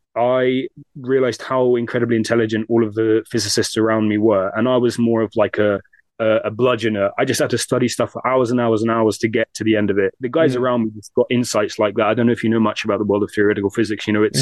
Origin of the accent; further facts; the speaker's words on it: Guildford, South East England, United Kingdom; also born or lived in Highbury; So I'm from Guildford in Surrey. Mm-hmm. I was born in Highbury, so okay.